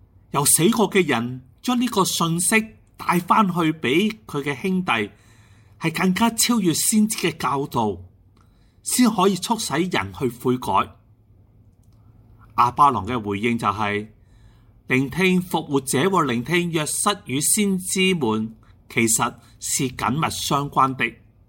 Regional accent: China; 就好像我们中国人所说的，人之将死，其言也善。

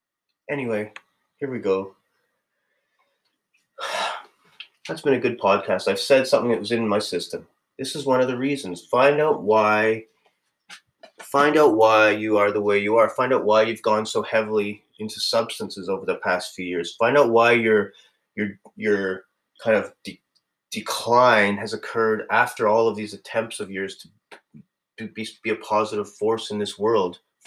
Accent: Australia; Good old Australia. I guess I'm still an Aussie at heart. I'm antipodean, as they say.

